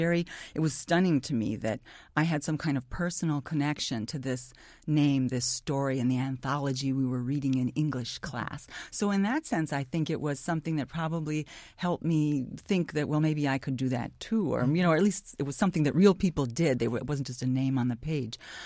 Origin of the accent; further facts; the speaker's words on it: Milwaukee, Wisconsin, United States; which I should call a bubbler because I'm from Milwaukee, we say bubbler